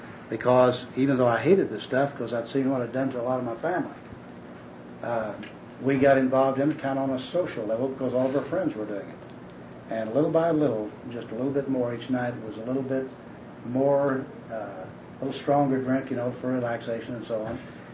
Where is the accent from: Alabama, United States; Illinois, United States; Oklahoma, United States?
Oklahoma, United States; Oklahoma City; because you're from Oklahoma. That's where I'm from. My wife and I grew up in Oklahoma City.